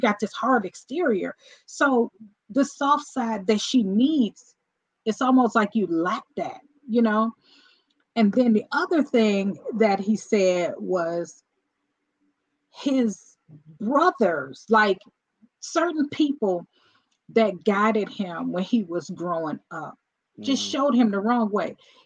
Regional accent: Cleveland, Ohio, United States; I'm from Cleveland, Ohio. I don't live in Cleveland now, but I'm from Cleveland, Ohio.

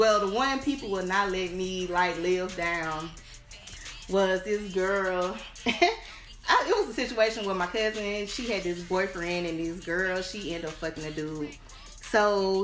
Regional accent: Birmingham, Alabama, United States; Well, I was raised here in Birmingham.

